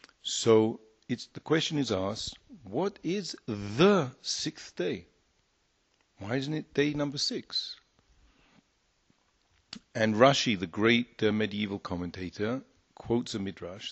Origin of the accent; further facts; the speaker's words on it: London, United Kingdom; I remember as a child, growing up in London